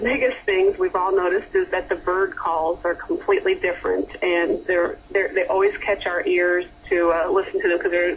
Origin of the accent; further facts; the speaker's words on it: Midwest, United States; now in Brisbane, Australia; I mean, we're from the Midwest. That's a flat, area, and it's set up with a grid-like pattern of streets.